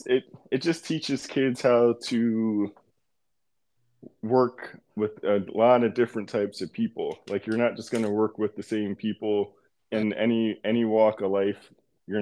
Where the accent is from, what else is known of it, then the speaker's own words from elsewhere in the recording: Maryland, United States; growing up on the Eastern Shore, when I was a kid, we didn't have like a lot of after school programming.